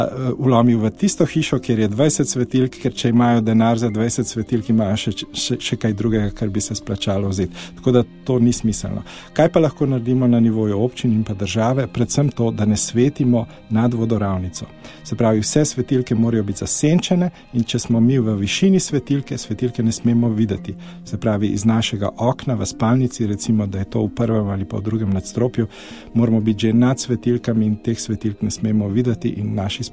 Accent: Ljubljana, Central Slovenia, Slovenia; Jaz sem iz Ljubljane in lahko vam povem, da so se krasno videle zvezde pred nekaj desetletji, pred mojim domom, ne? Praktično izpred mesta Ljubljane, ne?

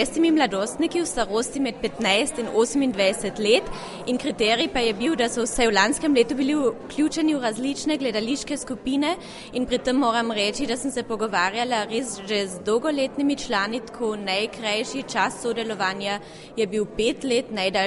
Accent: Carinthia, Austria; No, sama sem slovenska Korošica in sem nekaj let igrala v gledališki skupini na Radišah v Avstriji

